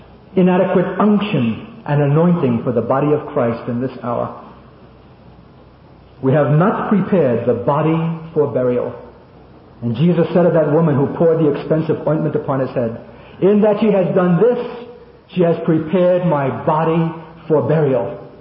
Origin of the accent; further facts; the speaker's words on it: Brooklyn, New York, United States; I'm the kid from Brooklyn who grew up in the streets.